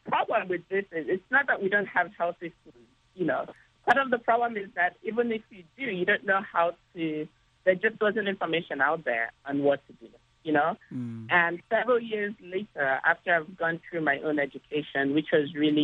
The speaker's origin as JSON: {"language": "English", "country": "Nigeria", "tie": "born or raised there", "said": "When I was young growing up in Nigeria"}